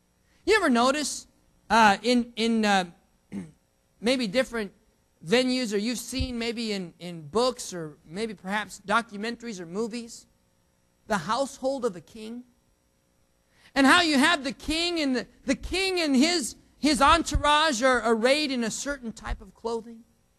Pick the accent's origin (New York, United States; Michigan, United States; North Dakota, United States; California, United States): North Dakota, United States; But I'm from up north. I'm from North Dakota. Okay? It's cold up there most of the time.